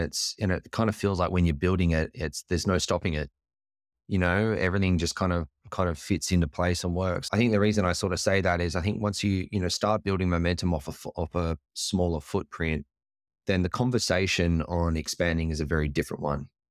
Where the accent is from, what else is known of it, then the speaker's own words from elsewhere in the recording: Australia; now in San Diego, United States; But like, let me just be clear, like being an Australian, you know, my home turf is definitely Australia.